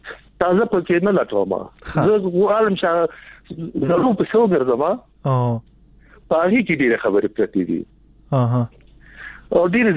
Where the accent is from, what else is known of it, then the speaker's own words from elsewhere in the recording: Nangarhar, Afghanistan; زه د ننګرهار یم